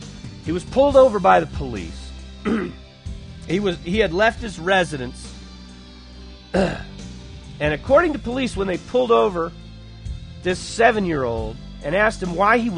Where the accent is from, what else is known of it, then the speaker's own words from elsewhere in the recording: Buffalo, New York, United States; born there; Well, not my hometown, but I was born in Buffalo.